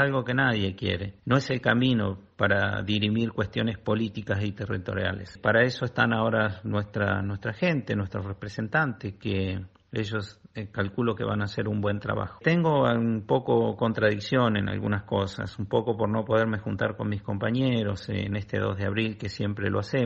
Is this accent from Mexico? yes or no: no; Argentina; somos todos argentinos.